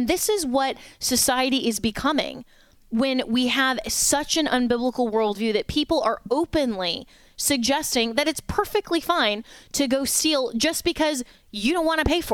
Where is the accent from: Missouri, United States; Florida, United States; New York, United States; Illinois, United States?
Florida, United States; here in my home state of Florida